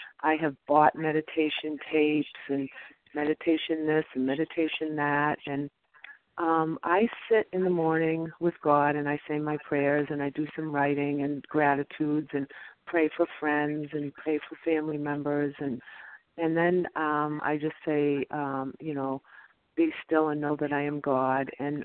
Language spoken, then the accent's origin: English; Massachusetts, United States; from Massachusetts.